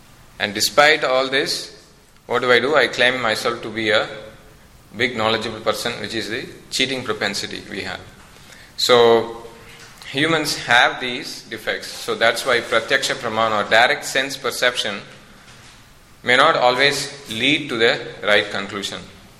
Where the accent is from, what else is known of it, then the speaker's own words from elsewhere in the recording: Kanchipuram, Tamil Nadu, India; Now, in my hometown, my home is actually situated in the main road. It's in Kanchipuram.